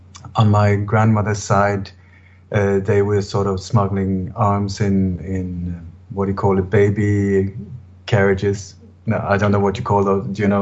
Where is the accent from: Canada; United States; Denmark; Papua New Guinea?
Denmark; Like I said, I was born in Denmark, and my dad and my whole family was very much involved in the resistance movement against the German invasion.